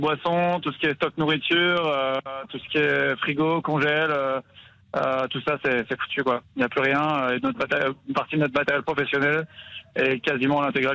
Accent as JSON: {"language": "French", "town": "Theux", "region": "Wallonia", "country": "Belgium", "said": "chez nous, à Teux, il n'y a plus rien"}